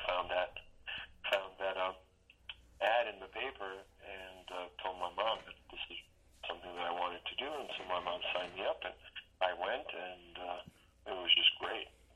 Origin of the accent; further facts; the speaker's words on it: Belgrade, Serbia; I'm from Serbia originally. I was born in Belgrade in 1972.